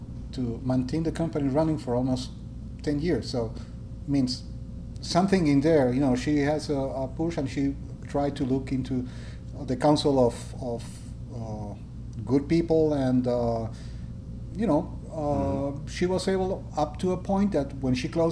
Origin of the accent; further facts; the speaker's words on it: Buenos Aires, Argentina; moved away as an adult; now in Puerto Rico; I was born here in Puerto Rico, and I was brought down to Buenos Aires when I was 7 years old. I lived with my maternal grandparents, and I almost make all my education over there.